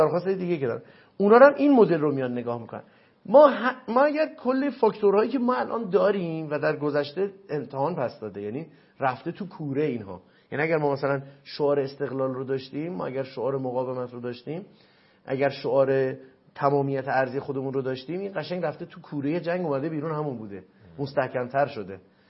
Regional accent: Iran; البته من به عنوان یه ایرانی مطالبه گرم واقعا،

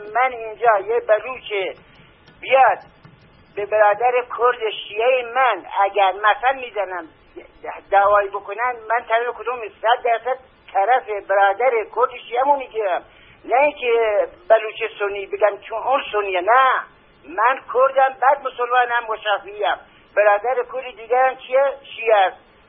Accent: Iran; کرده الان 40-50 میلیون کرد هستش، ما اصالتا ایرانی هستیم، نژادن اصالتا خب اسلام هستیم، یه بخشمون شیعه بودی

